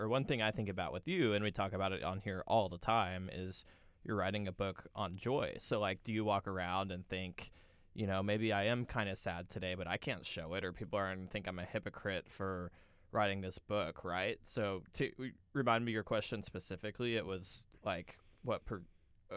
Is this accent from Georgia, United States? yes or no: no; Texas, United States; We're from Texas, but, I mean, that's a sacrifice there.